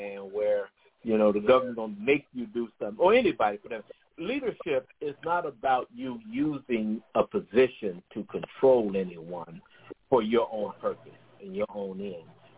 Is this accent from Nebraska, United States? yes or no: no; Chicago, Illinois, United States; I'm originally from Chicago.